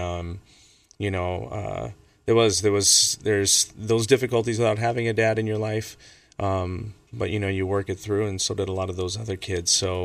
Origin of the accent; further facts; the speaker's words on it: Jacksonville, Florida, United States; also born or lived in New York / San Fernando Valley, California; but raised mostly in Jacksonville, Florida, and then in New York. So being what we call a mixed kid growing up in the San Fernando Valley was interesting.